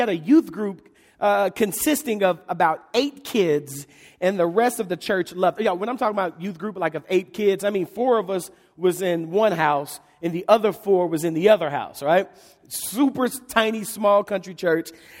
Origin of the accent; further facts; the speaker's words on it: Malden, Missouri, United States; So I grew up in the Boot Hill, Malden, Missouri. It's a small farming town. And again, in southeast Missouri, it's a town full of rice, cotton, bean, and wheat fields.